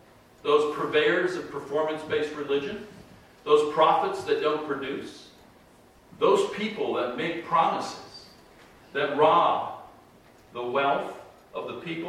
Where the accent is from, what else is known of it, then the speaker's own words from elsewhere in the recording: Michigan, United States; Well, I'm from Michigan where they play a lot of hockey, and I never saw horses doing that.